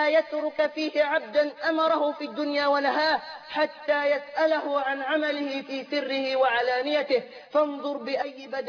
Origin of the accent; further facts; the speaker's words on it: Egypt; بلدنا مصر